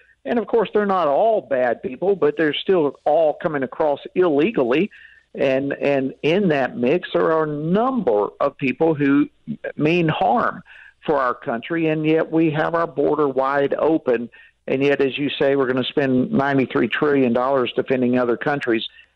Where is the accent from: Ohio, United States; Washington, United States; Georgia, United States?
Georgia, United States; Well, I'm from Georgia, and I knew that what they were saying was not accurate.